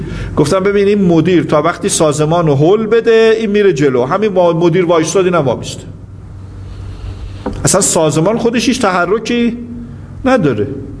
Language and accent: Persian; Tehran, Tehran Province, Iran; خب ما تهرانی هستیم دیگه، دائم رفت آمد داشتیم اون موقع، الان کمه.